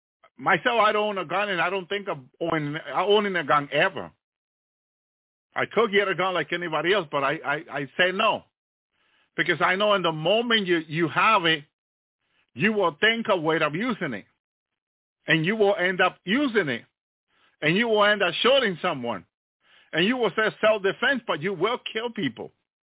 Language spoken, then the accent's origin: English; New Jersey, United States; also born or lived in Massachusetts; So I seen so many situations growing up in New Jersey. Walking around New York, living 17 years in Massachusetts